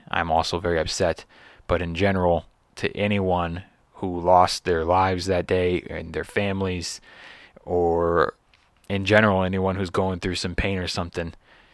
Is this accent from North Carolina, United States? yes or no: no; Los Angeles, California, United States; I'm from Los Angeles originally, so, you got to respect what he did for this city